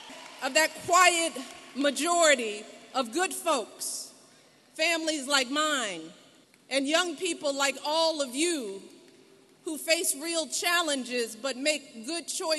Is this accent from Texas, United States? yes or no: no; Chicago, Illinois, United States; born or raised there